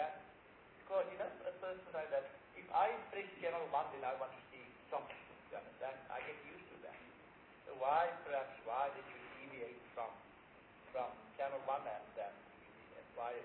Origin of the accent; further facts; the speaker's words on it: Eastern Cape, South Africa; I hear Xhosa more a lot because I was from the same province, I'm from the Eastern Cape.